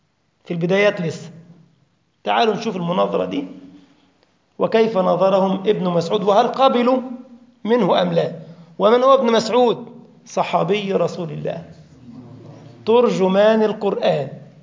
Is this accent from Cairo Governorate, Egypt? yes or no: no; Giza, Giza Governorate, Egypt; أنا من الجيزة في مصر، يقول لك الجيزاوية.